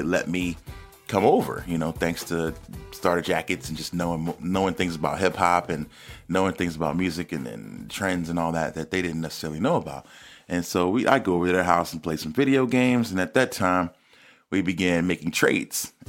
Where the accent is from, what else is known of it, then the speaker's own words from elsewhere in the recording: East Coast, United States; And they'd listen to me because I was a kid from the East Coast and I was a slick talker.